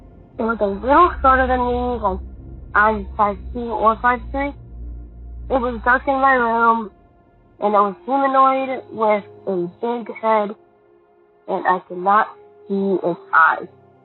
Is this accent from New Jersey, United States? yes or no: no; Iowa, United States; I am from Iowa, and this is my story.